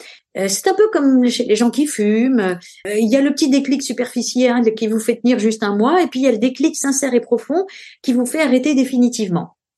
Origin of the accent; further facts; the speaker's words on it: Paris, Île-de-France, France; born there; je suis née à Paris.